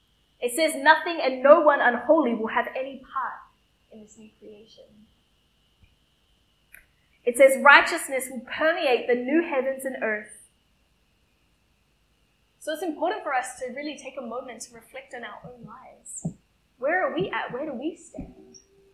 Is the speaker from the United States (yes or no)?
no; Queensland, Australia; now in Brisbane, Australia; I moved from North Queensland, which is a very relatively regional area, to Brisbane. And I was quite young at the time as well